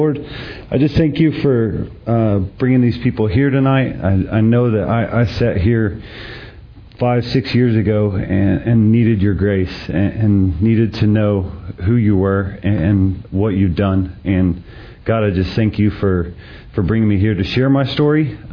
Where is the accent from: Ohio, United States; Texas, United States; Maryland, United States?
Texas, United States; Dallas; it was far from the Christian school that I was raised in here in Dallas. Worlds apart from this Dallas.